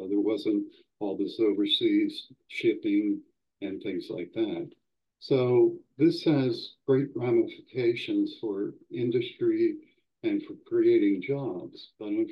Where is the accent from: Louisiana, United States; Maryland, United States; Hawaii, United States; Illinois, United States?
Maryland, United States; Baltimore; You know, when I grew up in Baltimore, there were the Baltimore Bullets were still there